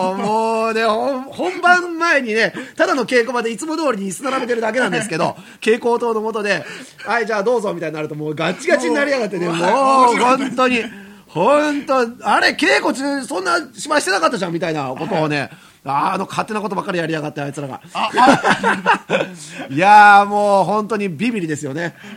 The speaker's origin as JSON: {"language": "Japanese", "town": "Kamakura", "region": "Kanagawa", "country": "Japan", "said": "僕鎌倉出身なんで鎌倉の花火大会はよく行くんですけど"}